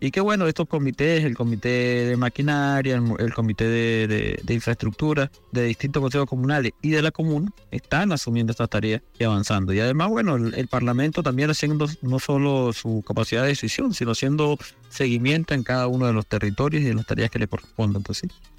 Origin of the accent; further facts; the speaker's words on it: Mérida, Venezuela; Somos campesinos, somos merideños y somos andinos en general